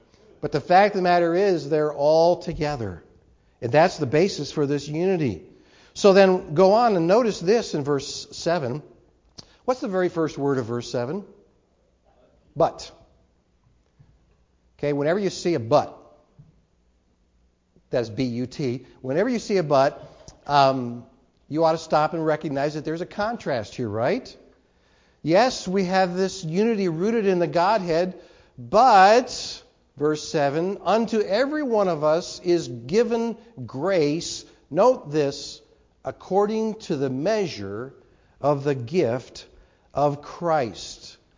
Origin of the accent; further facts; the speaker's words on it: Pennsylvania, United States; born there; I was born in Pennsylvania. I'm moving back to the land of my birth.